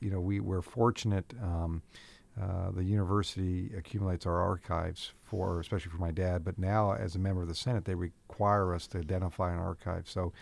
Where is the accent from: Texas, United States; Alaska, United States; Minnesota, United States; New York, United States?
Alaska, United States; I'm from Alaska, and I'm the new senator from Alaska.